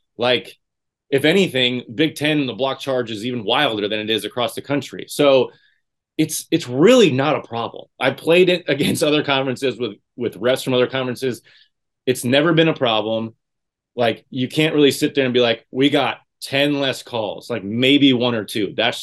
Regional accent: Indiana, United States; but I know growing up in Indiana, that is like the case in all walks of life.

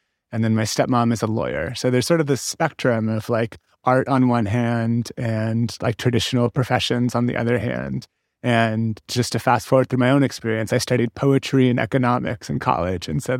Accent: San Francisco, California, United States; I grew up in San Francisco, but sort of pre-dot-com, pre-tech, kind of finding its sex appeal.

